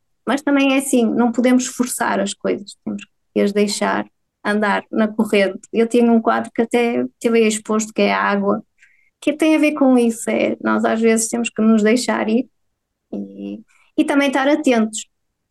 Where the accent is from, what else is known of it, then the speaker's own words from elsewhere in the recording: Portugal; comecei a sair de Portugal, porque eu sei que só somos valorizados aqui no nosso cantinho quando saímos de Portugal.